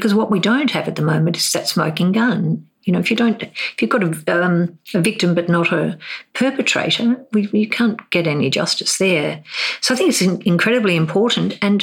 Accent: Hobart, Tasmania, Australia; I grew up in Hobart

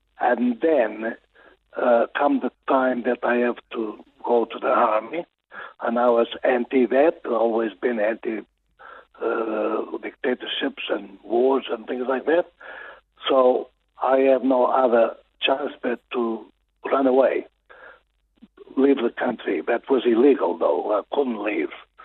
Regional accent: Paredes de Coura, Viana do Castelo, Portugal; In north of Portugal, called Paredes de Coura. That small town in north of Portugal, north of Oporto.

